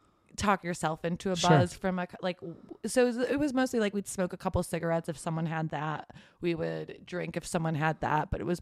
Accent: Arlington Heights, Illinois, United States; That's like where I was born and grew up.

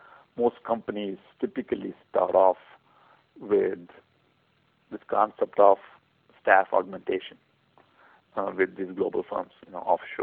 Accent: India; English is a second language; moved away as an adult; now in United States; And yes, I am originally from India, but really I've been here now for the past 20-plus years.

